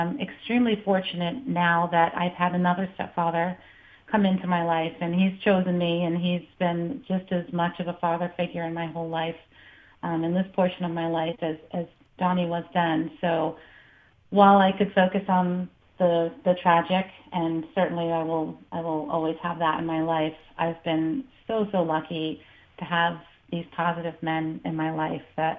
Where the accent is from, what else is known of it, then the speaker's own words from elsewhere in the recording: Lynn, Massachusetts, United States; I grew up in Lynn, like you mentioned, with my sister.